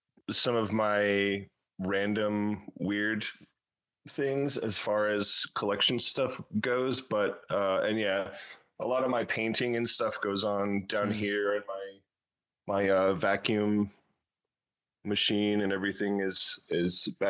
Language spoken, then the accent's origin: English; Washington, United States; I come from the Seattle area, so it's kind of the Hollywood of video games.